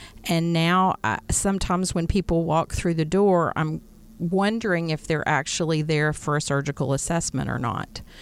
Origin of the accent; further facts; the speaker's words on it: Louisiana, United States; also born or lived in Texas; I was born in Texas, raised in Louisiana